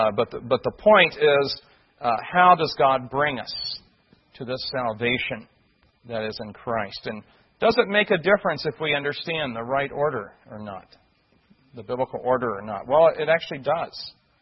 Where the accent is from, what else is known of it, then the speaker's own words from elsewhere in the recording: Midwest, United States; at least in the part of the country I grew up in the Midwest today